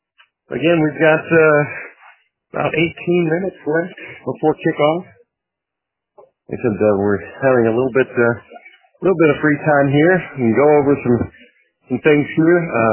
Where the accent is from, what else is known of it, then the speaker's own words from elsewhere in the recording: Ohio, United States; I grew up in Ohio, and you had to earn your way in.